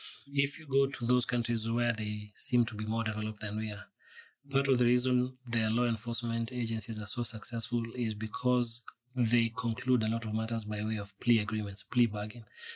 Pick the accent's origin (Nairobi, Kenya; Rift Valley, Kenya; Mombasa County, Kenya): Rift Valley, Kenya; You know, I'm from Rift Valley myself